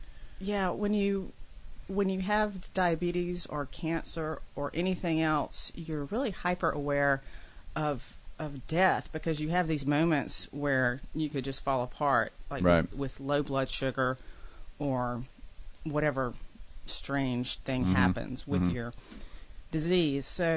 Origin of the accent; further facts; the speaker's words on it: Mississippi, United States; Yeah, I grew up in Mississippi and went to Mississippi State, which is pretty much identical to Virginia Tech.